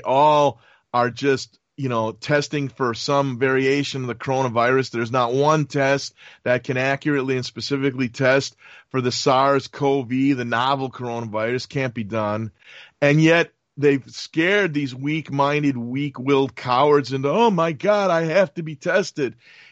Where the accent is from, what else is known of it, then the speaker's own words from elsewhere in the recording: United States; I guess if you want to pronounce it the European way, but I'm an American, so viry.